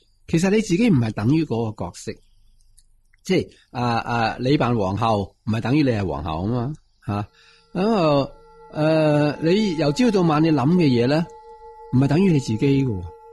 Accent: China; 我系男人啦，我系中国人咁样啦

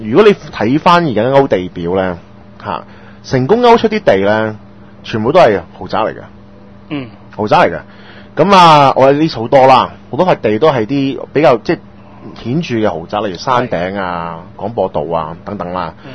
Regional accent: Hong Kong; 就是我們香港人呢對於吸收這個資訊的能力和過濾這個資訊能力很強很強很強

